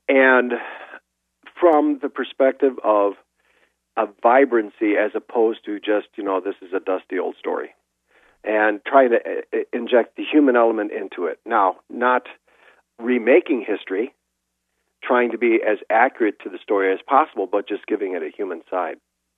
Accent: Illinois, United States; I grew up in the Chicago metropolitan area, relatively near the Fox River. We had a pond in our area.

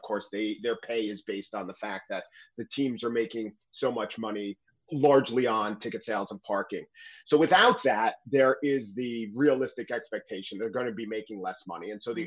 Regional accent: New York, United States; When you were saying before that it defines Bostonians, I said to myself, yes, as a New Yorker, it defined it for years as Bostonians, that bunch of crybabies who always lose

